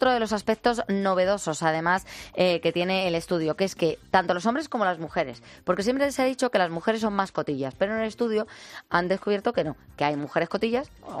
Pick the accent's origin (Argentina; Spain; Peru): Spain; Region of Murcia; now in Munich, Germany; aquí en Múnich una temperatura de 10 grados fresquitos. Un saludo y viva mi tierra, que soy de Murcia.